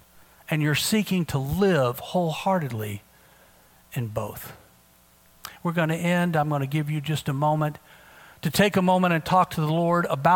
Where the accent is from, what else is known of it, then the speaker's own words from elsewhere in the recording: United States; Father, I'm an American. I've got independence baked into my heart. I grew up wanting to be free, totally free.